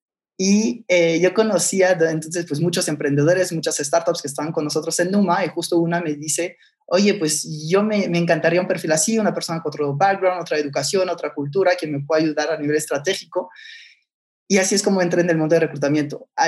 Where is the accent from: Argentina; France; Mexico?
France; moved away as an adult; also born or lived in Barcelona, Spain; yo soy franco-catalán, te diría. Nací en Barcelona, papá catalán y mamá francesa. Entonces, a los 3 años se separan mis papás, entonces me voy de Barcelona a Francia y ahí es donde crecí casi toda mi vida. Estuve en Francia hasta los 20 años